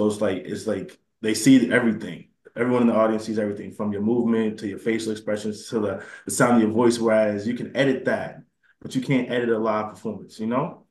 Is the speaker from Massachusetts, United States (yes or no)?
yes; Roxbury, Massachusetts, United States; Like, for me, growing up in Roxbury, you know, I've seen a lot growing up.